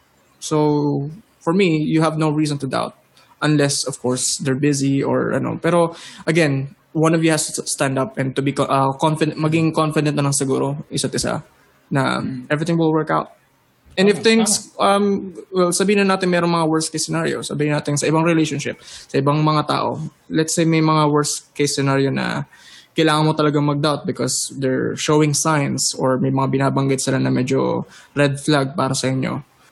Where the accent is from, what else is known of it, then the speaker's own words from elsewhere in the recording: Pasig, Metro Manila, Philippines; So I'm from Pasig